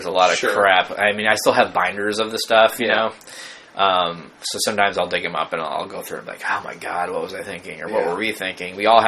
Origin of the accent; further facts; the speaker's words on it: Michigan, United States; at least when I grew up in Michigan and I moved out to California, like, they weren't necessarily that into comedy stuff